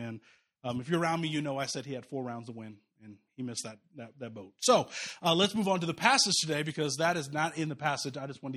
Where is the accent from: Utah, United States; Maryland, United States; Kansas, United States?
Kansas, United States; like I grew up in Kansas, when you drive to those fields, you see rows and rows of wheat and sunflowers.